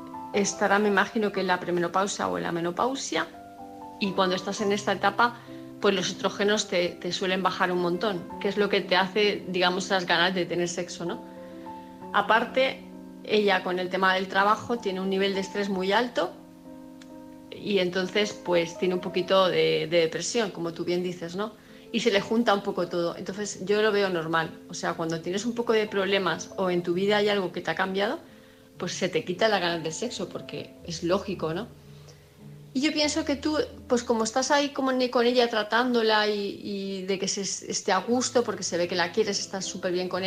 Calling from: Palma, Balearic Islands, Spain; de Palma de Mallorca

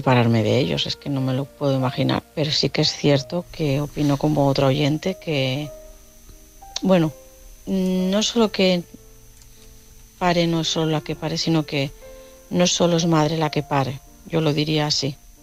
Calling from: Barcelona, Catalonia, Spain; de Barcelona, y también quería opinar

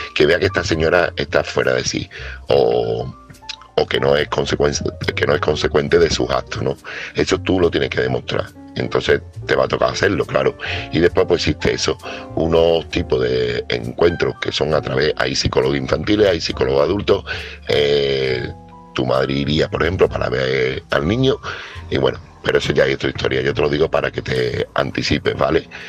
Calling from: Seville, Andalusia, Spain; corresponsal de Sevilla

